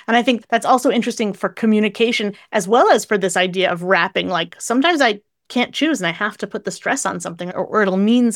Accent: Northeast, United States; But I'm also from the Northeast, so I'm like a freight train. I speak quickly in English anyways.

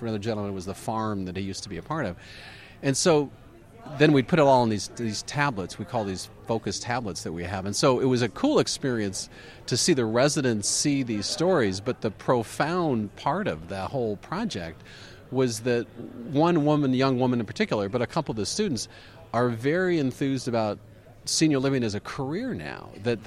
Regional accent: California, United States; I grew up in the Silicon Valley world

